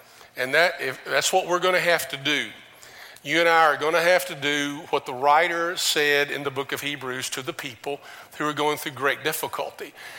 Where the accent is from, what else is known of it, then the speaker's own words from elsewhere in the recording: Kentucky, United States; I said, I'm not a Yankee. I'm from Kentucky.